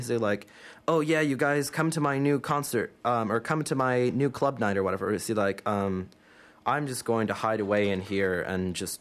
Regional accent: California, United States; I'm originally from California, as all my listeners know, and I lived in Berkeley.

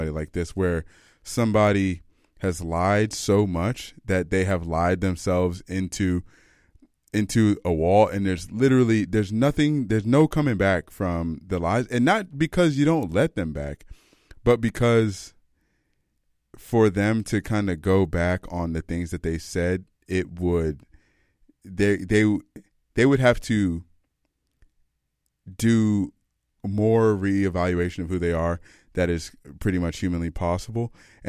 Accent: United States; now in Vancouver, Canada; since I'm American, I try to kind of weave in and out of talking about the States

